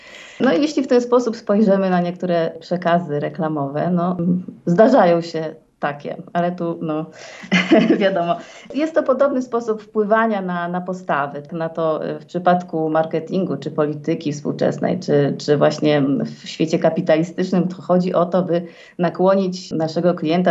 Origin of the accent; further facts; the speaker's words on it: Łódź, Łódź Voivodeship, Poland; W ogóle łodzianką jestem z pochodzenia i urodziłam się w Łodzi.